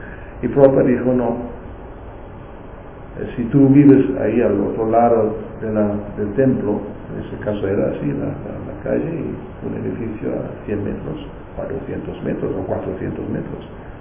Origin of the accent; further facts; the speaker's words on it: Germany; Era como yo vine de Alemania, era todo muy pequeño.